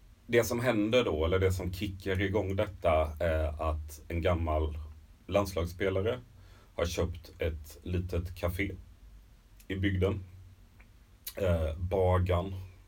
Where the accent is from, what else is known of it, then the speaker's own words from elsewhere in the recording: Jönköping, Jönköping County, Sweden; centrala Jönköping där jag växte upp.